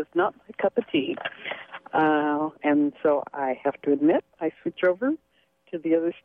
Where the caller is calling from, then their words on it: San Francisco, California, United States; I'm calling from San Francisco.